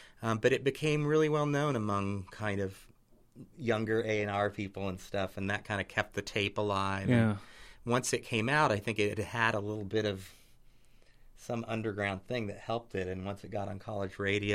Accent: Midwest, United States; It was kind of exotic to me, you know, growing up in the Midwest.

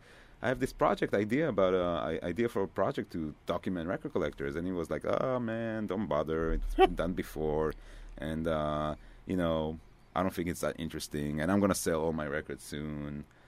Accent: Israel; moved away as an adult; now in New York, United States

